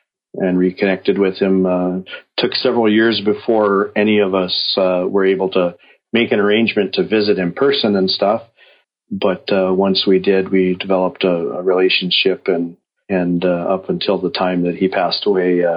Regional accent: North Dakota, United States; I was raised in North Dakota, right here, about 60 miles from Devil's Lake.

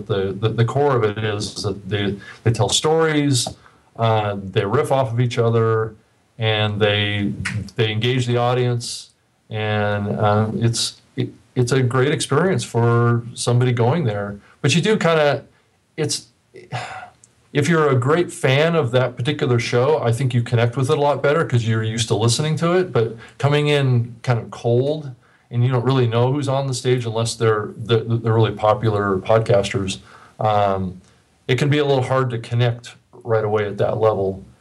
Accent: Seattle, Washington, United States; Well, I'm from Seattle, so you don't really have, you know, a lot of problems with things like that.

